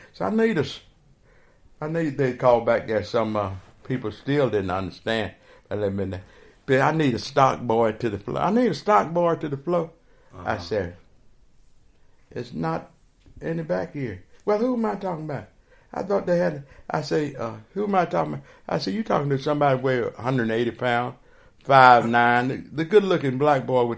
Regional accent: the South, United States; by growing up in the South, I didn't start dealing with the other race of people other than once I left home.

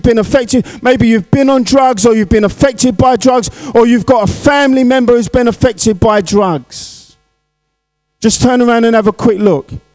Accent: London, United Kingdom; because I'm from London

